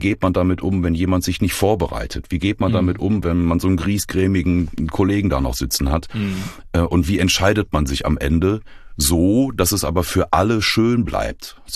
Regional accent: Dortmund, North Rhine-Westphalia, Germany; ich bin hier in Dortmund auch groß geworden, bei uns in der Baptistengemeinde, Christuskirche hier.

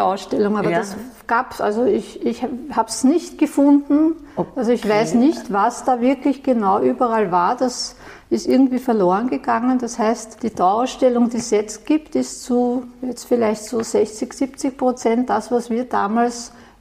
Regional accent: Vienna, Austria; Ja, ich bin ja in Meidling aufgewachsen

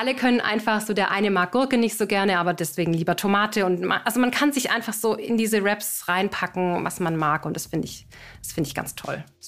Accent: Baden-Württemberg, Germany; accent: Swabian; ich komme aus dem Schwabenland.

